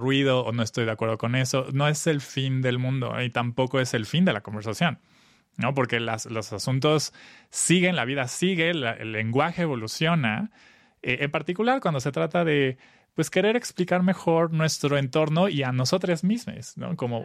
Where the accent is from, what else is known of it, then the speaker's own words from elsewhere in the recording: Mexico City, Mexico; crecí a secundaria, prepa en Ciudad de México.